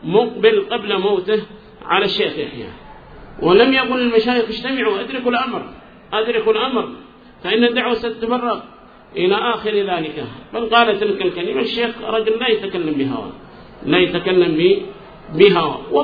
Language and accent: Arabic; Yemen; ولا سيما هي عندنا في اليمن، عندنا في اليمن وتأثر بها بعضهم في نجد الآن